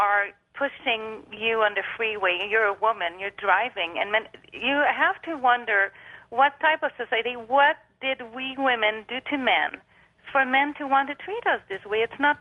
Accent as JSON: {"language": "English", "country": "France", "accent": "French", "second_language": "English", "lives_now": "San Marcos, United States", "said": "from beautiful San Marcos, California."}